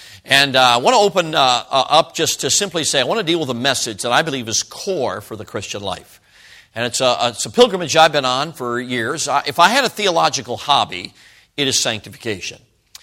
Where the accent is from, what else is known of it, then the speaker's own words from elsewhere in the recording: Chicago, Illinois, United States; accent: Chicago; also born or lived in South Carolina; I grew up in Chicago, and so I got a little bit of Chicago. I can say use guys and all that kind of stuff.